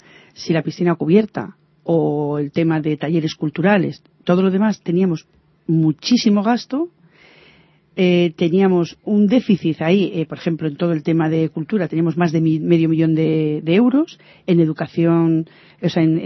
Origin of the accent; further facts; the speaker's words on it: Ciempozuelos, Community of Madrid, Spain; yo me siento española, creo que los ciempozuelos, la gran mayoría de ellos son españoles